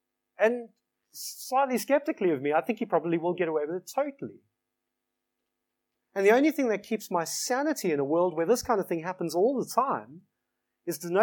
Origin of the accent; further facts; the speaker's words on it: South Africa; I'm from South Africa.